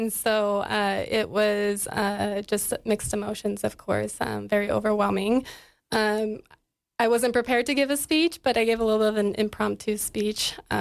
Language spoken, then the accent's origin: English; Hudson, Wyoming, United States; I grew up in Hudson, Wyoming, but most people know where Lander, Riverton, Wyoming are, so kind of smack dab between the two.